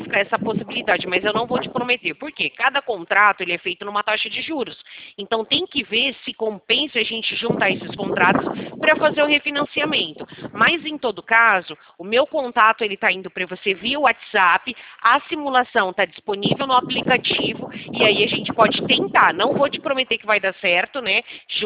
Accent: Americana, São Paulo, Brazil; Sou da cidade de Americana.

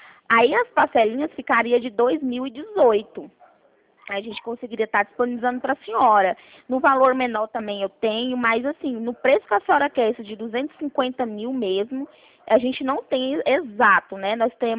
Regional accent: Bahia, Brazil; now in Goiânia, Brazil; Eu moro no interior, eu sou mesmo do interior da Bahia, só que agora eu tô em Goiânia.

